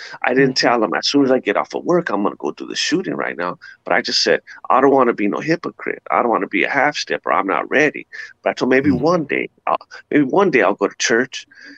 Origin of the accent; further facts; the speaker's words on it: La Puente, California, United States; I'm from La Puente, California, and I'm a Mexican, and I grew up as a child, every single male in my family was a gang member.